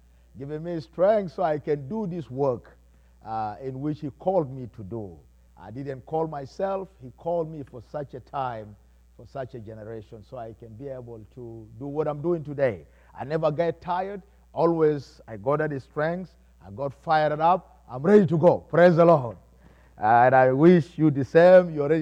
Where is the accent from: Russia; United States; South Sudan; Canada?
South Sudan; growing up in South Sudan, I always love to eat fruit.